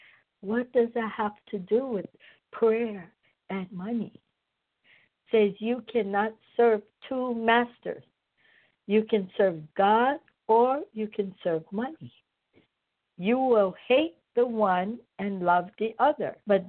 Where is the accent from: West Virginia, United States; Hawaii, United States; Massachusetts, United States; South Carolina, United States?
Hawaii, United States; Because I come from Hawaii, there's over 1,000 religions in Hawaii.